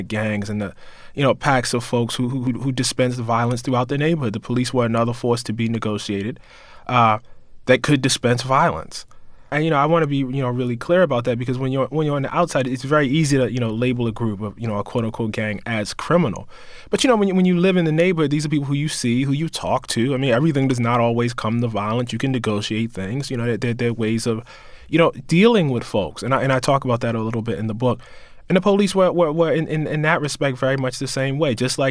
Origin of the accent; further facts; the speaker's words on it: United States; I am an American, and so I did understand them as representing, you know, some aspect of the state that I was a part